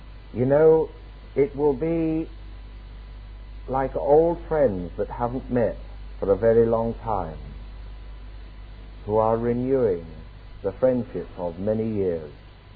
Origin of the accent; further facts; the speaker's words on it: England, United Kingdom; Why, by being English, we're sort of very cool and impassive kind of people.